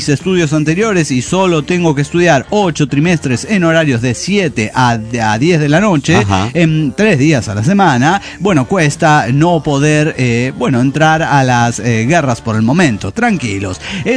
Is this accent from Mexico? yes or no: yes; Mexico; accent: Mexican; perdería mi acento mexicano de Hugo Basaipo